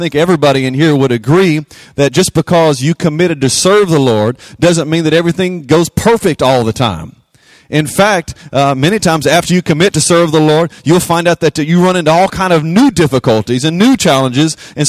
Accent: Louisiana, United States; I am from Louisiana, so we got any Who Dat fans out there?

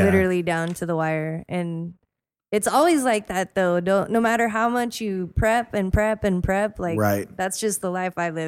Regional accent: Hanford, California, United States; I grew up in Hanford, and then I moved here in 96 for college.

